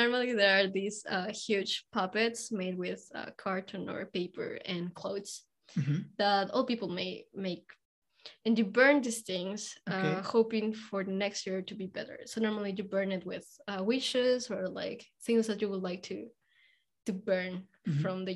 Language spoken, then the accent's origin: English; Ecuador; English is a second language; moved away as an adult; also born or lived in France / Canada; So I'm originally from Ecuador, but I went to France for my studies, and I went to Canada for, and then I came here because I got an internship here.